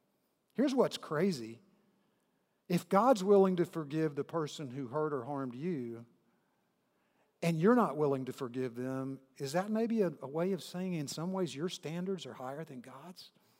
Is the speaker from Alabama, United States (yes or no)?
no; Wharton, Texas, United States; I grew up in Wharton, Texas. I'm a small town boy, population 8,000.